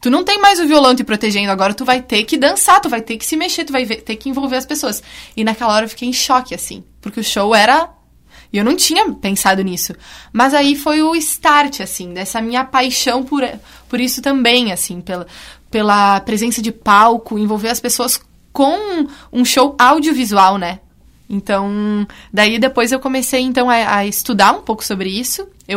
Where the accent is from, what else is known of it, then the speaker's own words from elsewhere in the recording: Carlos Barbosa, Rio Grande do Sul, Brazil; now in Porto Alegre, Brazil; Não, eu sou de Carlos Barbosa, na Serra Gaúcha.